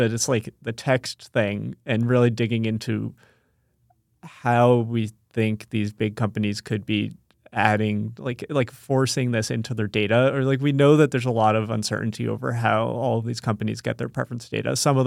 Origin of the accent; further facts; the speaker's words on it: Rhode Island, United States; I mean, for the record, I grew up in Rhode Island, if people didn't know.